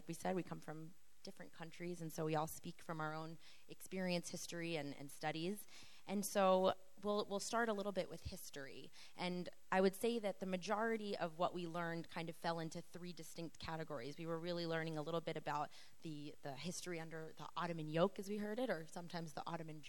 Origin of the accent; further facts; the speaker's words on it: United States; I'm from the United States.